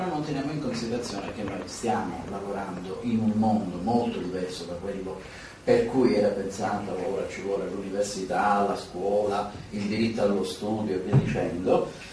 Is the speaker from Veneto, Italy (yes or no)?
no; Palermo, Sicily, Italy; da italiani, e poi ci aggiungerei anche da siciliani e da palermitani